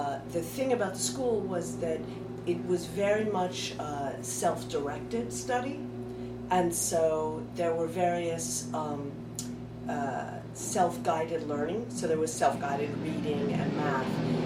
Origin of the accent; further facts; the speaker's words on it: New York City, New York, United States; I did. I grew up in Manhattan.